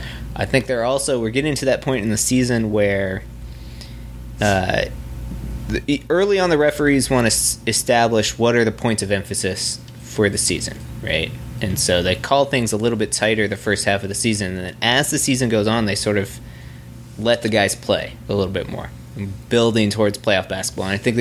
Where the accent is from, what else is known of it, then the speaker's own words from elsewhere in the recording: Washington, District of Columbia, United States; Friday, the Pacers travel to my hometown, Washington.